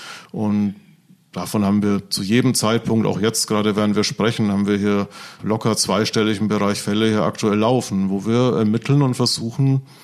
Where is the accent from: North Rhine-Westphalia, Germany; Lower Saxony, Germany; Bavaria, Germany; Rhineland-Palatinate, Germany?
Bavaria, Germany; wo ich herkomme aus Franken, das hört wahrscheinlich jeder